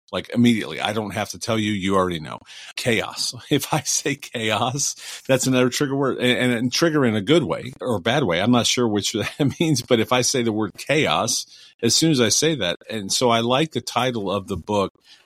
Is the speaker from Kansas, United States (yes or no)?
no; Cleveland, Ohio, United States; I'm from Cleveland. So in Cleveland, that's my 216.